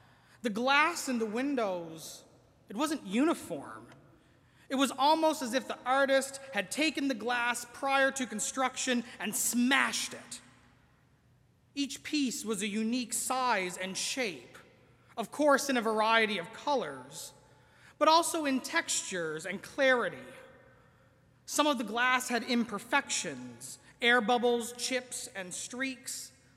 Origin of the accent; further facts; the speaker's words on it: Newfoundland and Labrador, Canada; Growing up in Newfoundland on the west coast of the island, my home church could seat maybe 200 people if you really pack them in there.